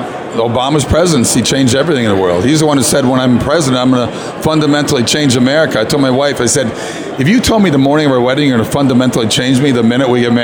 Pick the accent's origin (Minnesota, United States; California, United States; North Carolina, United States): Minnesota, United States; Mound; I grew up in Minnesota, in a little suburb town called Mound, about 30 miles west of Minneapolis.